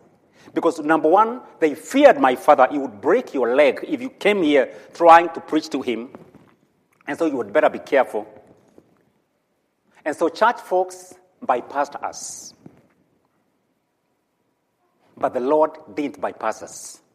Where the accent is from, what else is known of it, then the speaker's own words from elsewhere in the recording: Kenya; now in United States; from my look, you know, I'm from Africa, but I could as well be from, you know, Inglewood or wherever else, but I'm from, and from my accent, I'm from Kenya.